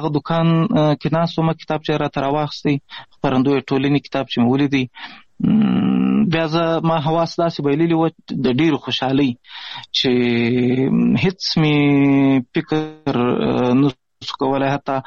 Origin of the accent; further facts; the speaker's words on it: Pishin, Balochistan, Pakistan; د افغانستان د غزنی ولایت اوسیدونکی یم. د مهاجرت شپې ورځې په پاکستان کې تیروم. په پاکستان کې زیږیدلی یم. د کوټې سره نږدې پښین ښار ګوټی ورته وایي، په دې پښین ښار کې اوسېږم.